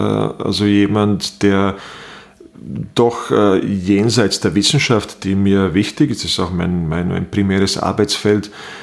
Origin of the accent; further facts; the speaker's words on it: Bosnia & Herzegovina; now in Austria; bin dann ein Burgenländer geworden. Und natürlich als Bosnier Burgenländer zu werden, ist besonders schwierig.